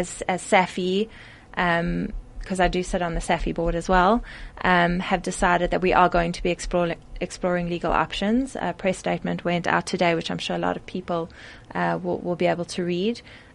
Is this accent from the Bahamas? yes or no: no; South Africa; For me as a South African, I feel like, you know, Mandela Day and feeling so proud of being South African